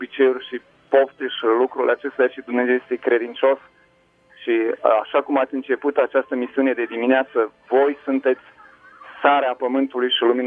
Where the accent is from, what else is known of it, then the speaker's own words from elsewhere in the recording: Romania; Pentru țara noastră, pentru că suntem români